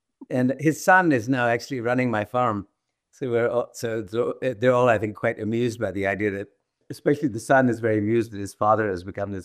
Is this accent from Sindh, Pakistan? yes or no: no; Lahore, Punjab, Pakistan; When I was, you know, a kid growing up in Lahore, I played with anybody and everybody who showed up.